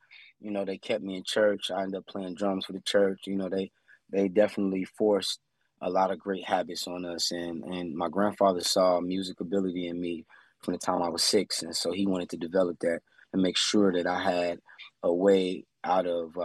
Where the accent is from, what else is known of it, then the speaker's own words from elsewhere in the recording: Chicago, Illinois, United States; now in Los Angeles, United States; I'm in LA and it's always sunny, but growing up in Chicago, the different seasons gives you a different perspective creatively that you can pull from.